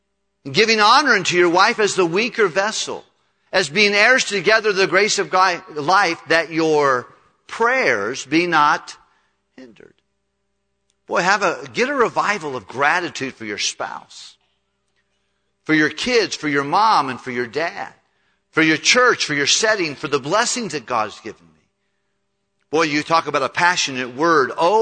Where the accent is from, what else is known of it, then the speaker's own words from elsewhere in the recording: United States; it's embarrassing, quite frankly, as an American